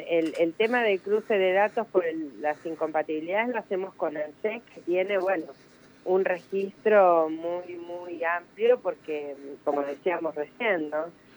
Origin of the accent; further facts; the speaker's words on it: Buenos Aires, Argentina; Yo soy de Provincia de Buenos Aires